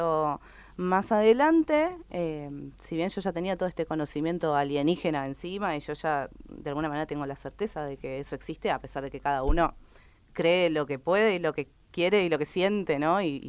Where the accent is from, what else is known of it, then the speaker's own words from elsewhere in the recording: Ushuaia, Tierra del Fuego, Argentina; born there; Nací en Ushuaia